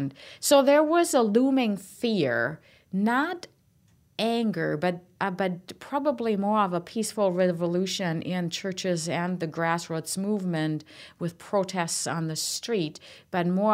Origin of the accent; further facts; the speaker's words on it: Germany; English is a second language; grew up with allies having occupancy of western Germany. So I grew up in the British sector of Germany.